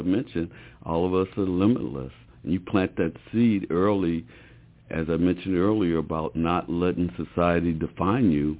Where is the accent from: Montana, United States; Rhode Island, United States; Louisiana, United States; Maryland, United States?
Rhode Island, United States; Providence; born there; Well, I was born in Providence.